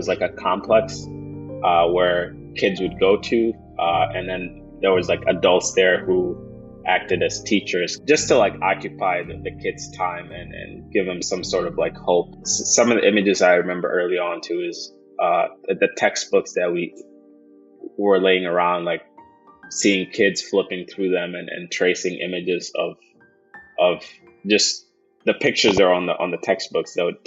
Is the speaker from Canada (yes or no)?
no; Kenya; also born or lived in Sudan; I was born in Sudan. I don't have any memories of Sudan, but we moved to Kenya at a refugee camp when I was about like 4 or 5 years old.